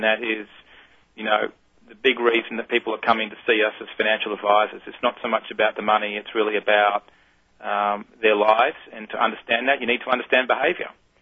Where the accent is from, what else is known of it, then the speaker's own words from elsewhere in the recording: Sydney, New South Wales, Australia; now in Atlanta, United States; Well, I came from Sydney, Australia. And over the last couple of years, I've migrated towards the United States, where I've been living in Atlanta, Georgia, for the last 2 years.